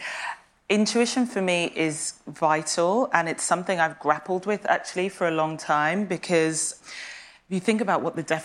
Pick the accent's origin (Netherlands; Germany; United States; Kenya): Kenya; born there; also born or lived in Saint Kitts and Nevis; I was born in Kenya, in a very rural, specific part of Kenya, to a mother who wasn't Kenyan and everyone else was.